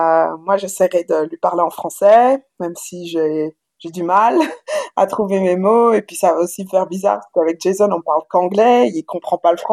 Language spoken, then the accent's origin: French; Belgium; now in Australia; je suis belge, je vis en Australie depuis 2013, ça va faire 7 ans, je suis devenue australienne il y a un an.